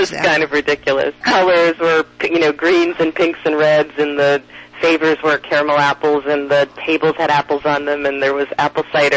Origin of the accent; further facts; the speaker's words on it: Connecticut, United States; I grew up in Connecticut, and we would always go apple picking every year